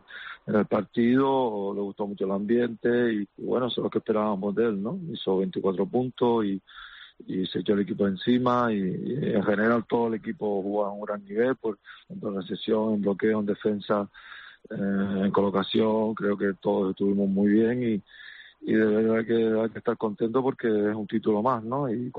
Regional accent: Canary Islands, Spain; somos todos canarios

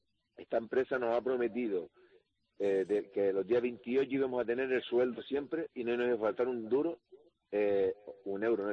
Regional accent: Gáldar, Canary Islands, Spain; porque yo soy de Galdar

